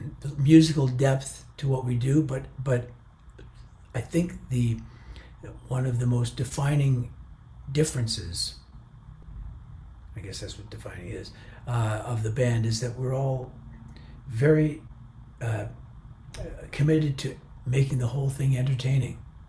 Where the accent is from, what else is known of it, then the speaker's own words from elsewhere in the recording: Canada; That connection of the fact that we're Canadian is definitely runs deep.